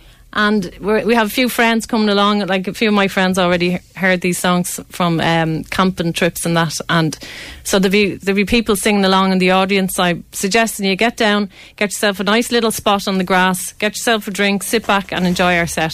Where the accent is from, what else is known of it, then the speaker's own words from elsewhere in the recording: Ireland; It's what we like to do as Irish people, isn't it? Get together.